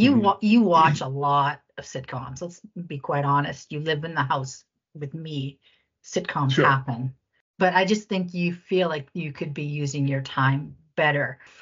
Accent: Swift Current, Saskatchewan, Canada; We grew up in Swift Current, Saskatchewan, 15,000 people, very super duper white, like white, white, white, white.

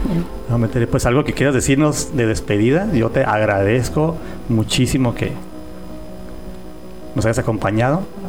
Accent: Tijuana, Baja California, Mexico; born there; yo nací aquí en Tijuana, obviamente. Yo quiero mucho mi ciudad.

